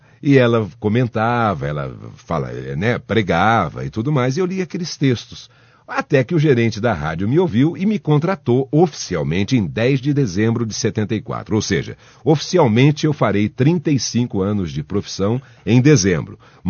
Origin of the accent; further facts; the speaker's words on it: Poços de Caldas, Minas Gerais, Brazil; now in São Paulo, Brazil; Sou mineiro de Poços de Caldas.